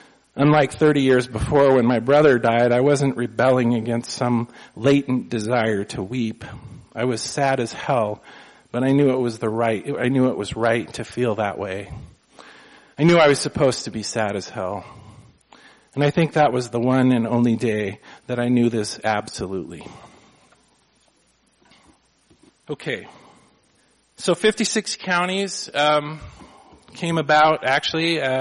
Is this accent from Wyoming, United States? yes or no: no; Montana, United States; I've always been amazed at how people respond when they hear I'm from Montana.